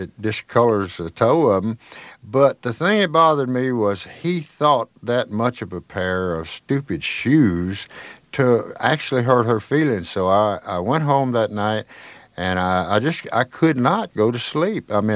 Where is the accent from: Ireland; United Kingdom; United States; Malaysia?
United States; Jackson, Tennessee; I'd seen a few of them around my hometown in Jackson, Tennessee